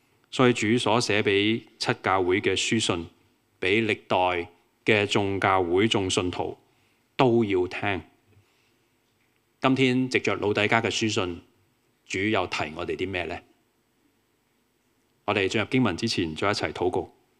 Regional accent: Hong Kong; 其實我哋作為香港人，我哋都好理解嘅。

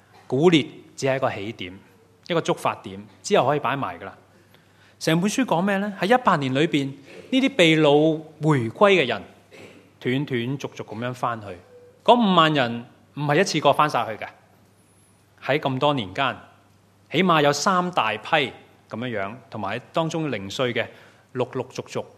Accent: Hong Kong; 可能我哋香港人性格都系吓

